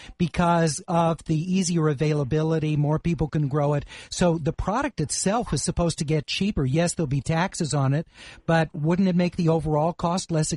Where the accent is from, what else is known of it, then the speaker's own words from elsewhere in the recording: Portland, Oregon, United States; hey, I'm from Portland, Oregon, but I'm beginning to be moving down to Northern California.